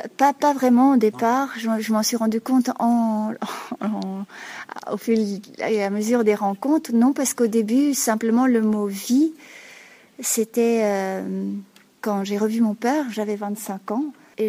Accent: Belgium; accent: Belgian; je suis belge avant tout, puisque c'est là que j'ai grandi, que tu vois là, le folklore, c'est le folklore d'une ville de Belgique. J'ai l'accent belge

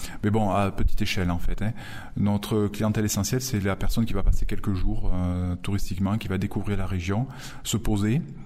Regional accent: Occitanie, France; moi je suis natif de l'Aubrac en quelque sorte, du côté aveyronnais. En fait, je suis natif de l'Aïeul, je suis fils d'agriculteur

